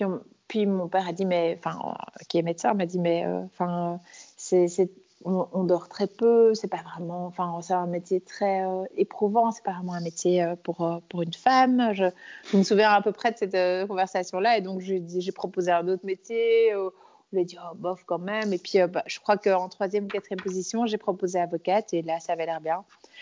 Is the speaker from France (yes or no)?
no; Belgium; Alors, je suis née donc à Bruxelles, mais j'ai grandi à la campagne. Je suis née dans un hôpital bruxellois. J'ai grandi à la campagne, au milieu des chevaux, dans la nature. Enfin, j'ai grandi pieds nus.